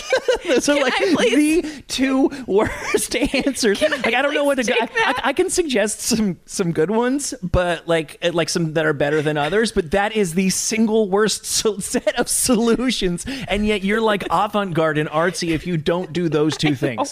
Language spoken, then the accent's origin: English; New Jersey, United States; You're from New York. I'm from New Jersey.